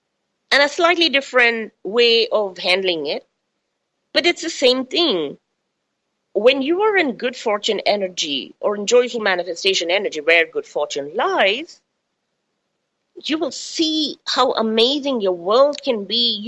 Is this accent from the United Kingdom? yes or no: no; India; I'm from the East. I was born in India. I was brought up in India.